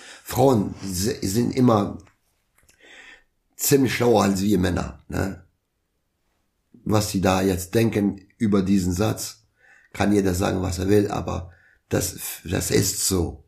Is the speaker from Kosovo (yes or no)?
yes; Kosovo; Nee, vom Kosovo, aber ich habe einen kosovarischen Pass.